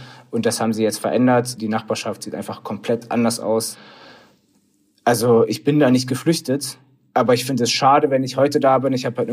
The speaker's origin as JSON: {"language": "German", "region": "Berlin", "country": "Germany", "tie": "born or raised there", "said": "Ich bin in West-Berlin aufgewachsen, in Charlottenburg. Das war ein altes Viertel, altes ArbeiterInnenviertel."}